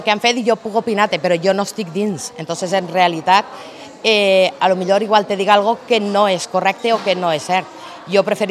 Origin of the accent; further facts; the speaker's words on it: Vila-real, Valencian Community, Spain; soc una ciutadana de Vila-real, he nascut en Vila-real, he crescut en Vila-real, he estudiat en Vila-real i jo crec que soc coneguda en el poble. Tota la meva família és tota del poble.